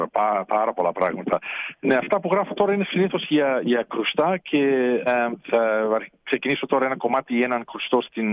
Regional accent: Greece; που ήμουν τόσο υπερήφανος που ήμουν Έλληνας, που είμαι Έλληνας.

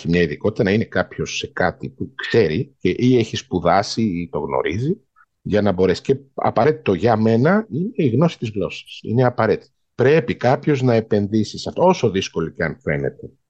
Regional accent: Greece; moved away as an adult; also born or lived in Gothenburg, Sweden / Stockholm, Sweden; now in Denmark; φύγαμε λοιπόν από την Ελλάδα το 12, πήγαμε στη Σουηδία, στο Γκέτεμπορκ, αρχικά για ένα χρόνο και αργότερα μετά από ένα χρόνο μετακομίσαμε στη Στοκχόλμη.

